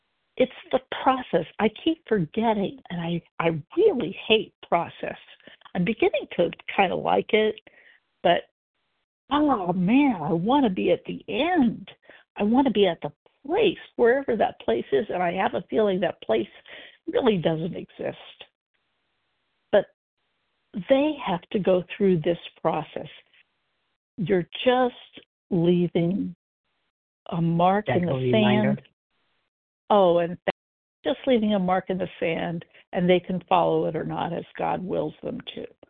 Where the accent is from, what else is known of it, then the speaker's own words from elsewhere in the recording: Portland, Oregon, United States; I am from Portland, Oregon.